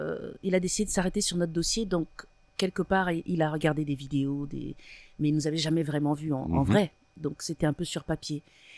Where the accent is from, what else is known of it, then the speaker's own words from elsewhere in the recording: Cameroon; Alors, comme je disais tout à l'heure, j'ai grandi au Cameroun.